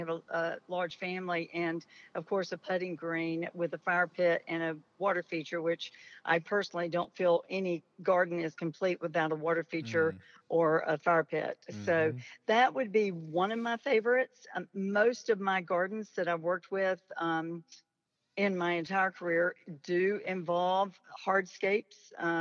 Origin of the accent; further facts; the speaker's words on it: Charlotte, North Carolina, United States; now in Charleston, United States; I'm from Charlotte, but I've made Charleston my home since 2013.